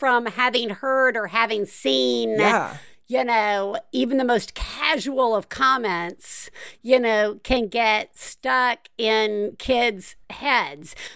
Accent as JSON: {"language": "English", "region": "Deep South", "country": "United States", "tie": "born or raised there", "said": "Like, I grew up in the Deep South, and we, you know, I was not normal then."}